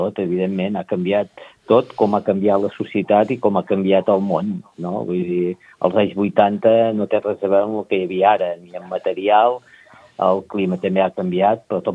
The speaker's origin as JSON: {"language": "Catalan", "town": "Sant Hilari Sacalm", "region": "Catalonia", "country": "Spain", "said": "jo sóc de Sant Hilari, Sant Hilari Sacalm, i és al mig de les Guilleries i hi ha muntanyetes allà"}